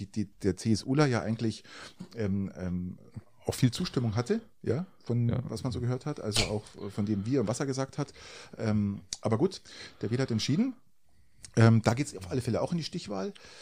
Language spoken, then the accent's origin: German; Garmisch-Partenkirchen, Bavaria, Germany; Also herzlichsten Glückwunsch nach Garmisch, meiner Heimatstadt.